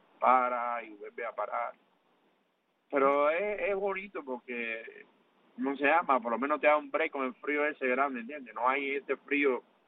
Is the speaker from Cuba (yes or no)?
yes; Cuba; mi pueblo cubano